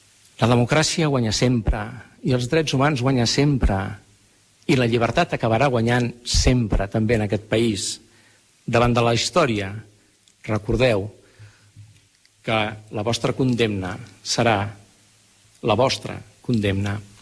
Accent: Catalonia, Spain; Som diversos, som generosos, acollidors. Així som els catalans

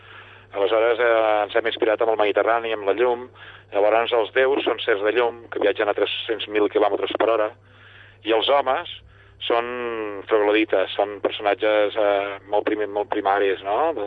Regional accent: Moià, Catalonia, Spain; jo soc de Mollà, que allà tenim el carrer Richard Wagner i el bar més important del poble es diu Sant Graal.

